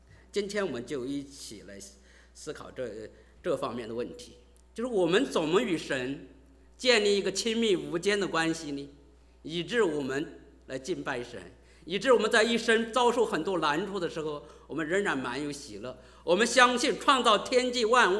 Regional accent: China; 我们就出生在一个不认按照特别像我们中国人是个不认识神的世界

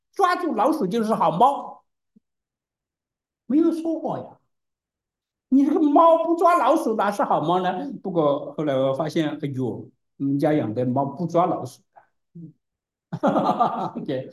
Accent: China; 我们中国人

